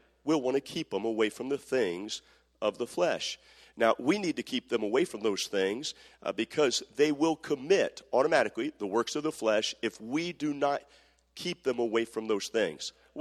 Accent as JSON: {"language": "English", "region": "Northeast", "country": "United States", "tie": "born or raised there", "said": "And I grew up in the Northeast, and so I had my own little wooden sled."}